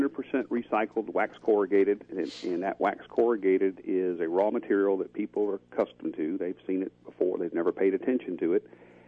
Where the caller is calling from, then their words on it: Fitzgerald, Georgia, United States; South Central Georgia, Fitzgerald.